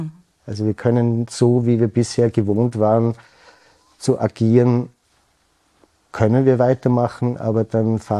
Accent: Vienna, Austria; now in Innsbruck, Austria; ich bin ja auch kein Tiroler, ich bin ein Wiener, also bin ich auch zugezogen

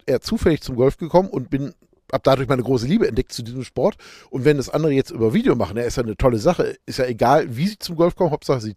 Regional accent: Essen, North Rhine-Westphalia, Germany; born there; now in Munich, Germany; Ich wohne zwar in München, aber bin gebürtig aus Essen

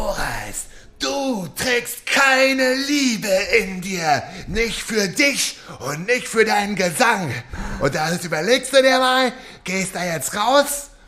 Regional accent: Lower Saxony, Germany

